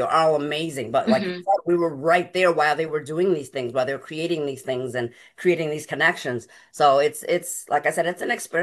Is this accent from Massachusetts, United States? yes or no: yes; Pittsfield, Massachusetts, United States; we're from Pittsfield, we're from the West Side, but I also forget that I have this whole other tradition that I need to hand down to my family.